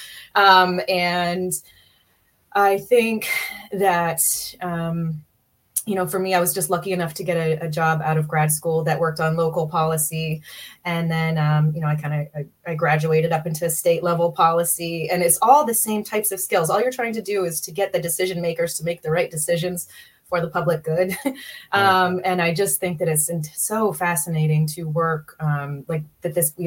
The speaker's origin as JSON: {"language": "English", "town": "Bath", "region": "Maine", "country": "United States", "tie": "born there", "said": "I am. I was born in Bath, Maine. I did move away for a little while and ended up back in Maine because people here tend to grow roots."}